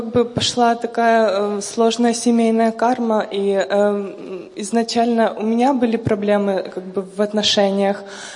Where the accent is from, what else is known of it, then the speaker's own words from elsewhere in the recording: Dnipro, Dnipropetrovsk Oblast, Ukraine; Мы с мужем переехали в этот город, ну, я сама родом из Днепропетровска